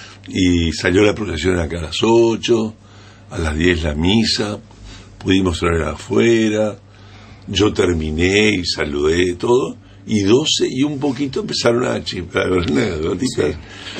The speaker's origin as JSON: {"language": "Spanish", "town": "Vicente López", "region": "Buenos Aires Province", "country": "Argentina", "tie": "born there", "said": "yo nací en Vicente López."}